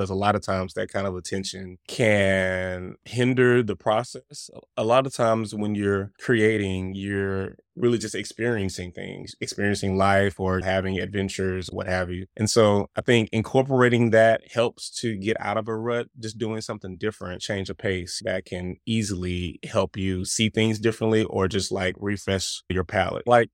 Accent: East St. Louis, Illinois, United States; So yeah, I'm originally from East St. Louis, born and raised.

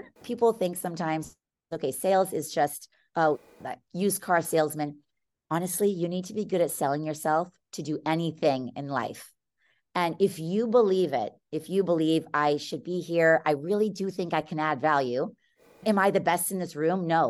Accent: California, United States; I'm born and raised in the Bay Area, but spent many years, almost 13 years away, and then moved back here.

